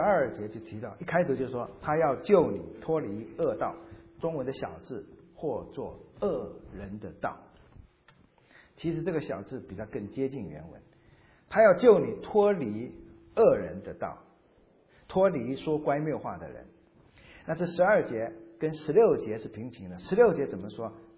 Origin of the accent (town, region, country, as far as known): China